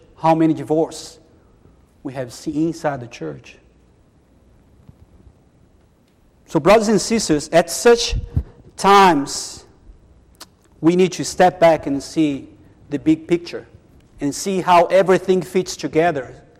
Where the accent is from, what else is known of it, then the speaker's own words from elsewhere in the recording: Brazil; I'm from Brazil.